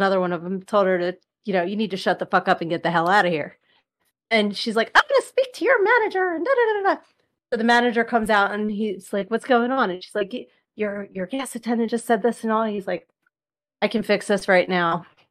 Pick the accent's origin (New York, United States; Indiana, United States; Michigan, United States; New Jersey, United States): New Jersey, United States; like I grew up in Jersey, so the gas stations are all full serve.